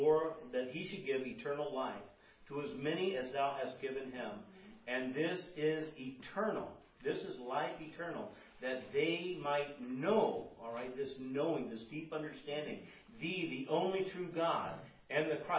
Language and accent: English; the South, United States; See, I'm from the South.